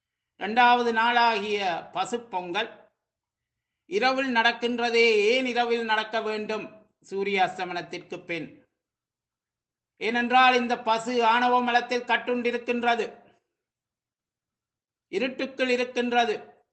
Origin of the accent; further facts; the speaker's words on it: Sri Lanka; அது ஏதோ எங்களுடைய நாட்டில், நான் பிறந்து வளர்ந்த நாட்டில் இலங்கையில் அது மாலையில் கொண்டாடுவார்கள்.